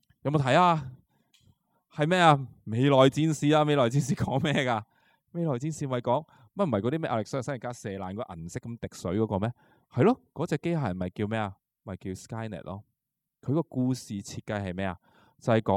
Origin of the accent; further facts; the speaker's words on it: Hong Kong; 2025年對我哋香港人唔陌生噶，我哋成日都討論噶